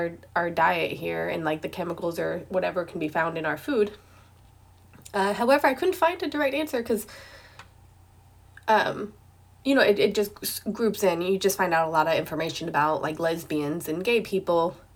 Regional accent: United States; but I'm an American.

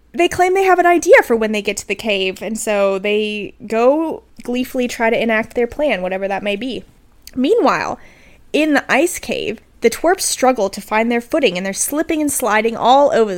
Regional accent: United States; And I'm just, obviously, I'm from the United States.

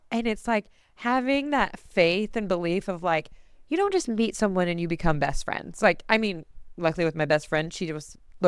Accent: Dallas, Texas, United States; Texas is a very specific culture. I grew up in Dallas, where it's like what you would think

